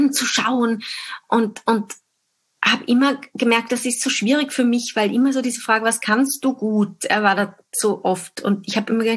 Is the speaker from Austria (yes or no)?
yes; Austria; sagt man bei uns in Österreich